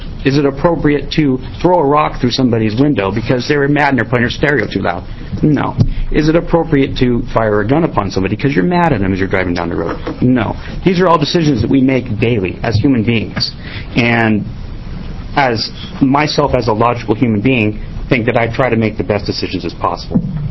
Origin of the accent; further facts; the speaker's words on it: Albany, Oregon, United States; I'm from Albany, Oregon.